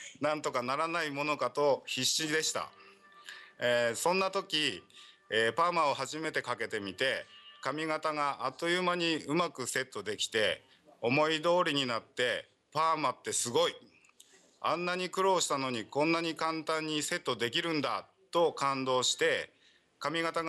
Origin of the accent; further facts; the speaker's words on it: Mikuni, Fukui, Japan; 僕は、三国サンセットビーチの近くの越前鉄道の終点三国港駅のすぐ近くで生まれ、潮風と波の音の中で育った生っ粋の浜っ子で、小学校の頃は毎日海で遊んで育ちました。